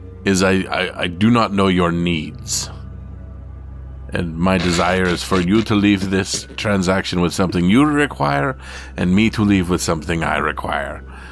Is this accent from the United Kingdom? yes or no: no; Canada; I'm Canadian, so I can do this.